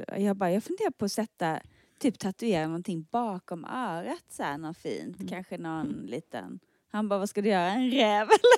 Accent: Eringsboda, Blekinge, Sweden; För då är det från Eringsbo, det där lilla samhället där jag kommer från.

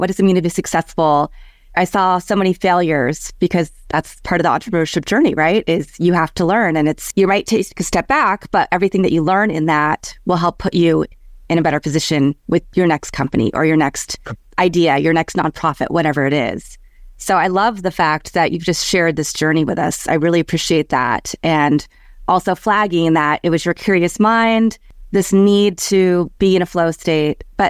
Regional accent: Kansas, United States; I grew up in Kansas. My mom was a school social worker. My dad was a college professor, but at a community college.

